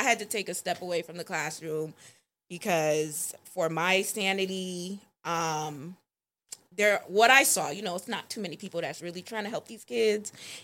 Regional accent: Boston, Massachusetts, United States; I'm from Boston. That's where I grew up. If you're familiar with the Boston area, I grew up in Mattapan. So not really the best neighborhood.

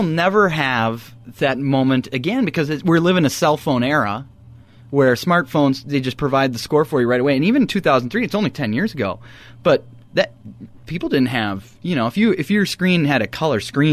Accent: Minnesota, United States; also born or lived in Los Angeles; I'm from Minnesota, and I live in Minnesota, but at the time, I was not living in Minnesota. I was living in Los Angeles.

